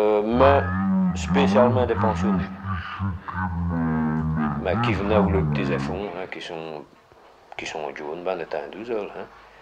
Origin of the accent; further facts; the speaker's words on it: Wallonia, Belgium; Enfin, je suis Wallon